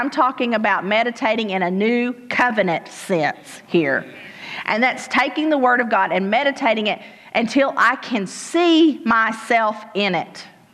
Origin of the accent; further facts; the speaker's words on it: England, Arkansas, United States; we grew up in England, Arkansas